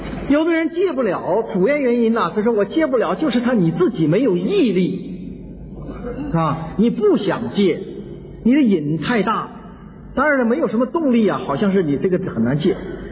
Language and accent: Chinese; China; 就像我们中国人的这种内向性格就会产生强烈的妒忌心